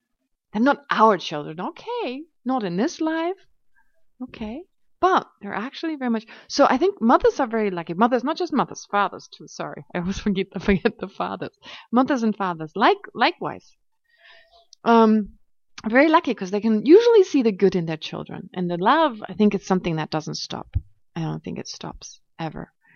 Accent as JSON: {"language": "English", "country": "Germany", "second_language": "English", "moved": "as an adult", "said": "I came to Israel from Germany in end of the 80s. And I was in a kibbutz."}